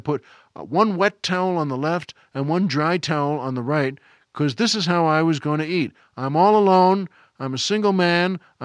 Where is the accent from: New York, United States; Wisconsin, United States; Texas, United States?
New York, United States; living also out at my parents' house where I grew up on Long Island.